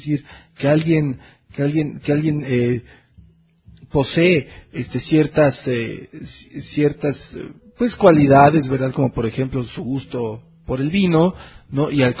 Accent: Mexico; nos perjudican a nosotros como nación mexicana

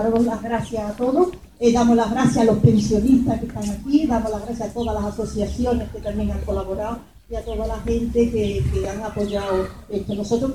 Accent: Andalusia, Spain; Y nos solidarizamos con vosotros también como andaluces y como emigrantes.

